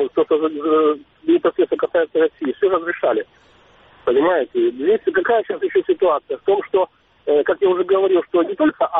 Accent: Crimea, Ukraine; я буду всегда говорить за Крым, потому что я крымчанин

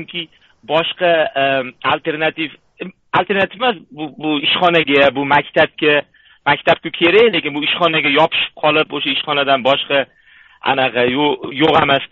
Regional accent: Tashkent, Uzbekistan; now in United States; O'zim Toshkentlikman.

